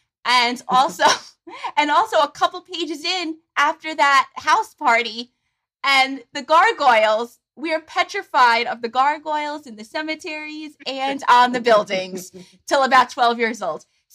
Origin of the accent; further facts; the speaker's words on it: New York City, New York, United States; So I grew up in New York City, and in the first couple pages